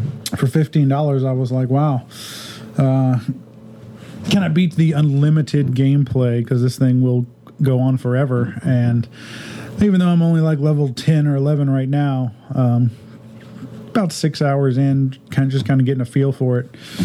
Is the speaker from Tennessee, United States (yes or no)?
no; Virginia, United States; from Virginia, and I'm a bit of a RPG sci-fi lover kind of guy.